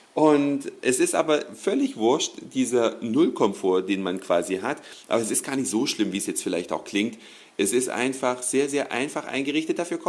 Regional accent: Saxony, Germany; Ich selbst bin ja Sachse. Auch wenn man es nicht immer so hört, ne?

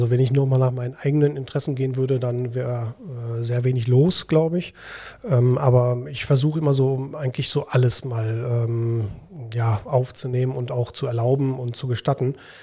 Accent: Dinslaken, North Rhine-Westphalia, Germany; Ja, Dienstlaken ist meine Heimat, Heimatstadt. Hier bin ich geboren, hier bin ich aufgewachsen

